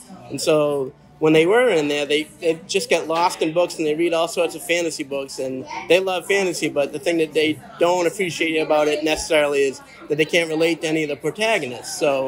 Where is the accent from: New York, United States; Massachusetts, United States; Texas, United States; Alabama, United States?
Massachusetts, United States; Easton; I grew up in Easton, born and raised, and I currently live in Easton with my wife and my kids.